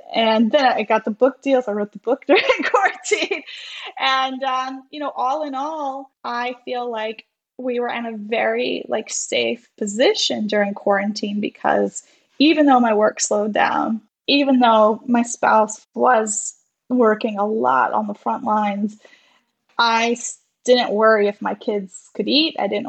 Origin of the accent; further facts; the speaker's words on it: Louisiana, United States; now in Detroit, United States; So I am from South Louisiana. My husband and I are both from South Louisiana, both born and raised there. We live in Detroit now, but we're both Louisiana folk